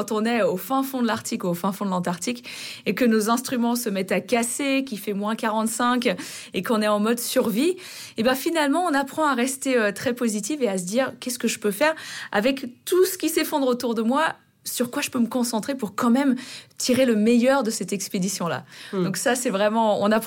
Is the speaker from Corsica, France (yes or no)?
no; Auvergne-Rhône-Alpes, France; Quand on vient d'un petit village de Haute-Savoie, c'est vrai qu'on ne s'imagine pas pouvoir partir à l'étranger